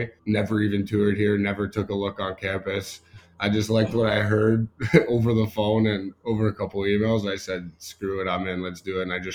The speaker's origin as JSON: {"language": "English", "town": "Maple", "region": "Ontario", "country": "Canada", "tie": "born or raised there", "said": "I grew up in Maple, Ontario, just north of Toronto."}